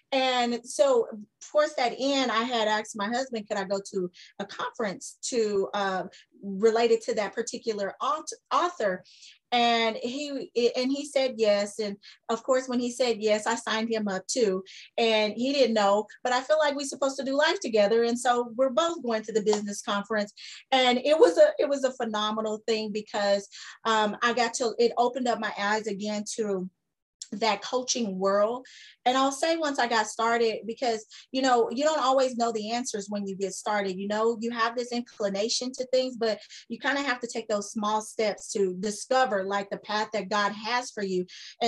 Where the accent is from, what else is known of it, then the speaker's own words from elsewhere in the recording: Arlington, Texas, United States; I'm from Arlington, Texas as well, and native Texan, came from West Texas, and now up here in the city life, the country girl